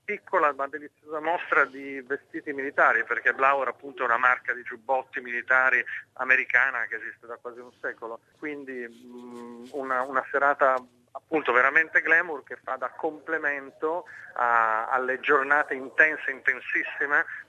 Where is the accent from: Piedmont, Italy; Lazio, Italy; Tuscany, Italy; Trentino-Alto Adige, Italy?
Piedmont, Italy; Turin; e da torinese, perché sono torinese anch'io, un pochino l'ho sofferto.